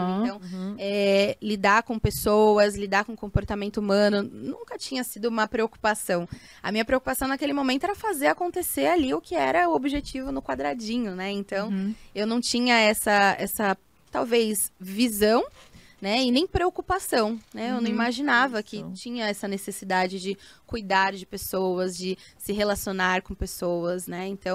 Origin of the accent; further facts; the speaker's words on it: São Paulo, Brazil; Eu sou da Zona Leste de São Paulo, então é quase uma outra cidade ali dentro de São Paulo, né?